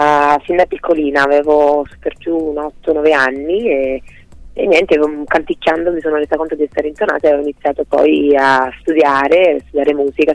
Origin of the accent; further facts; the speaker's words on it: Sicily, Italy; Appunto, perché sono siciliana